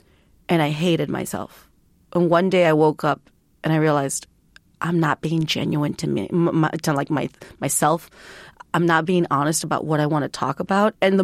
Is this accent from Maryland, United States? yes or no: no; Texas, United States; born there; I was born in Texas, but because my mom spent so much time being undocumented trying to become a legal resident, I become what my mom is.